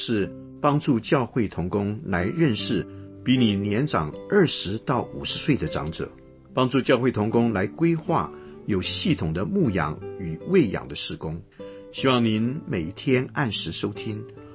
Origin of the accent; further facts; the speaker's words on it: China; 去谈到我们中国人不太愿意谈的遗嘱的事情